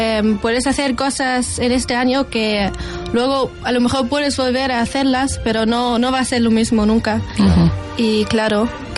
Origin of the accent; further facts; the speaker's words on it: Germany; Spanish is a second language; now in Madrid, Spain; De Alemania.